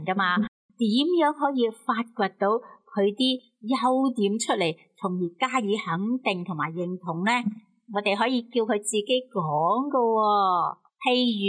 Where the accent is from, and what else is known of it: China